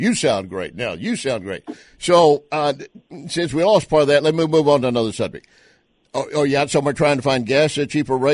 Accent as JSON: {"language": "English", "region": "Texas", "country": "United States", "tie": "born or raised there", "said": "I grew up in West Texas. I know this stuff."}